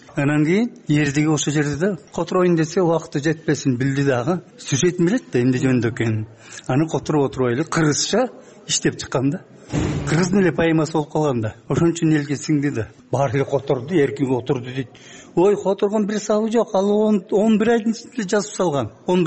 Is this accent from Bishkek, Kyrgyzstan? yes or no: no; Bystrovka, Chuy Region, Kyrgyzstan; үйрөнбөй эле мен орустун арасында туулуп өсүм да. Быстровка деген биздин Кемин районунун борбору 80% эли орус болчу.